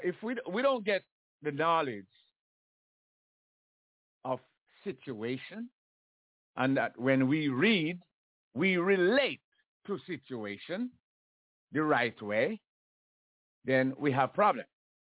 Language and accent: English; Jamaica; moved away as an adult; the way we grew up in Jamaica, it was solidly the church. Now, when I remember that Jamaica is as far as the Jamaican society is concerned, and when I live in Jamaica, until I was 27 years old.